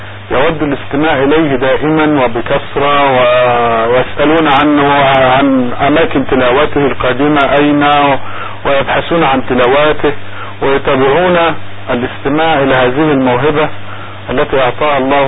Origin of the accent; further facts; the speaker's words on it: Sharqia Governorate, Egypt; ممكن ان انا اكون طفل صغير واسافر الى قرية بجوارنا او قرية متابعة لمركز الزقازيق